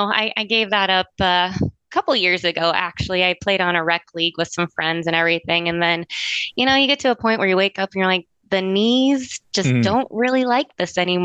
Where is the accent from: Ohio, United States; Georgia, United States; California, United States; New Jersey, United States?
Ohio, United States; So I am from Northeast Ohio.